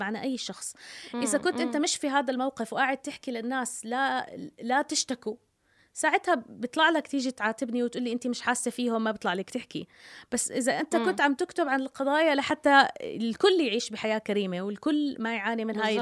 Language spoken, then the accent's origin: Arabic; Jordan; بالنهاية أنا مواطنة أردنية.